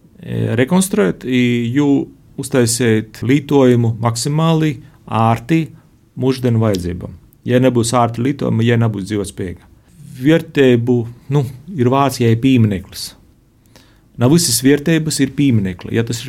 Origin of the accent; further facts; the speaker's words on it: Latgale, Latvia; Es esmu Latgalis, nu, tā kā gribētu būt patriots, da.